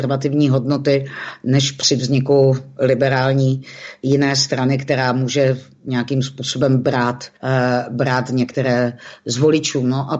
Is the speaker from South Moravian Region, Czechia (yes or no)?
no; Olomouc, Olomouc Region, Czechia; já jsem Olomoučák